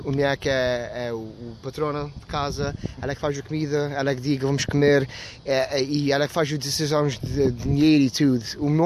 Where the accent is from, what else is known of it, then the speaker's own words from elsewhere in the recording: United States; A gente nasceu tudo nos Estados Unidos.